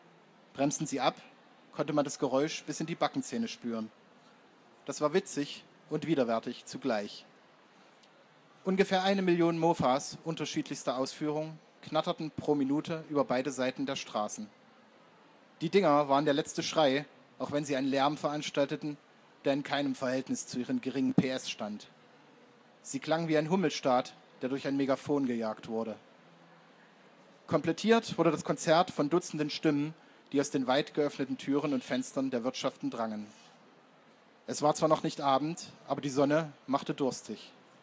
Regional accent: Leipzig, Saxony, Germany; Das heißt, ich als Leipziger, auch politisch interessierter Mensch, war völlig ahnungslos

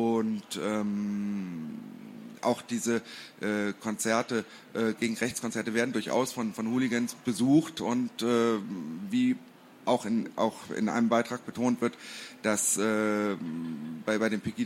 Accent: Cologne, North Rhine-Westphalia, Germany; das sollte ich wissen, ich komme ja aus Köln

